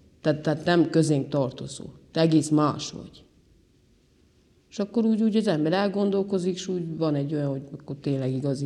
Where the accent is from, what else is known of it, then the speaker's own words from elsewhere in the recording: Domokos, Maramureș, Romania; abban a faluban, ahol nevelkedtem, Domokoson, voltak barátaink